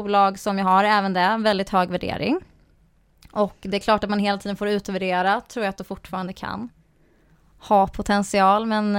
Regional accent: Saxhyttan, Dalarna County, Sweden; Och jag är ju från Saxhyttan, jag är ju skogstös. Uppvuxen i skogsbrukarfamilj.

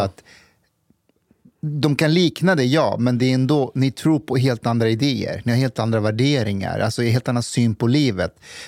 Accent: Stockholm, Stockholm County, Sweden; som stockholmare

